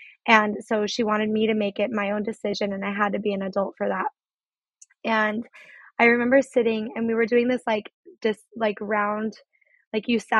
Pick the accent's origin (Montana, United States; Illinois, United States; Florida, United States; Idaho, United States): Idaho, United States; Twin Falls; I'm from Twin Falls, Idaho, so there's a lot of members in the area.